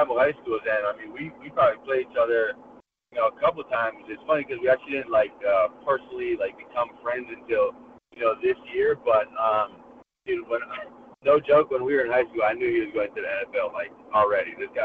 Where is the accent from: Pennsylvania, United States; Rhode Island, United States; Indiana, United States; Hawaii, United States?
Hawaii, United States; Honolulu; Yeah, it's one of the things I definitely took for granted. You know, obviously something all I ever knew, but you know, I had that small town feeling a little bit my senior year when I was like, I need to get out of here